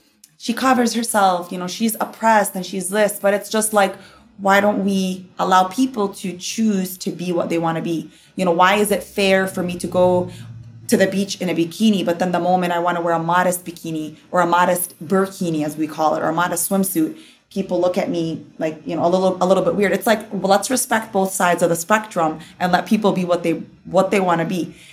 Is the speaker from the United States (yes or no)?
yes; Dearborn, Michigan, United States; Dearborn's where I kind of grew up.